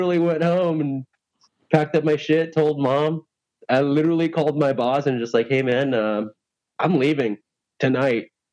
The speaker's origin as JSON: {"language": "English", "town": "Louisville", "region": "Kentucky", "country": "United States", "said": "I don't know that much, but I was from Louisville, and I'll tell you about that."}